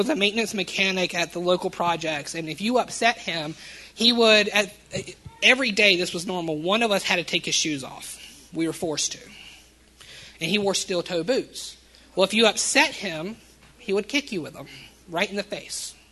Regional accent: Alabama, United States; I was raised here in the Deep South in Alabama, but I was raised near Mobile, Alabama, about 30 miles outside of it, middle of nowhere. A little rinky-dink town that was falling apart, but it was just your Americana-type town.

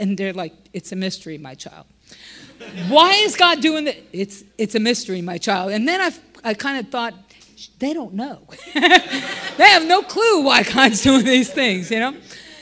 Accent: Brooklyn, New York, United States; I'm from Brooklyn, if you can't tell.

